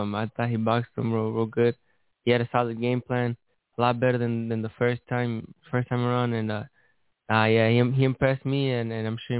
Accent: Casa Grande, Arizona, United States; But well, we're from Casa Grande. It's in between Phoenix and Tucson. And it's a small town, very, you know, very cool.

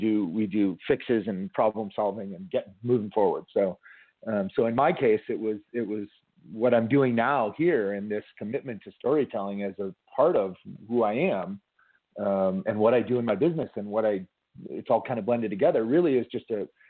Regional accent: Chicago, Illinois, United States; I'm an Irish Catholic kid from Chicago

